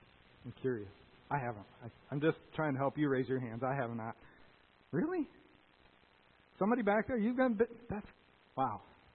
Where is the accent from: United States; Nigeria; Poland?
United States; Fowlerville, Michigan; also born or lived in Howell, Michigan; I was born in Howell, Michigan, and I grew up in Fowlerville, Michigan.